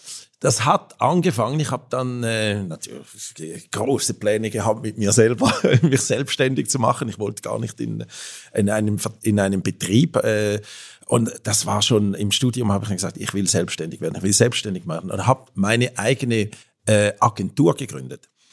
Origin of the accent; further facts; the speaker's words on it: Switzerland; accent: Alpine German; also born or lived in Washington, D.C., United States; Natürlich mit meinem Alpendeutsch, das ich hier spreche, aber ich hoffe, man versteht es. Ja, also ich war ursprünglich aus der Schweiz, eigentlich in Amerika geboren.